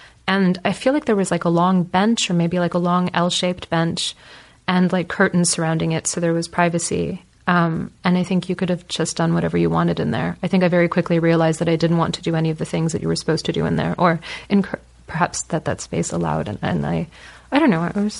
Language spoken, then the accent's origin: English; California, United States; moved away as an adult; also born or lived in United Kingdom; now in Berlin, Germany; growing up in California, the thing that I found so crazy was if the water was running, you could just dip your cup in and drink it.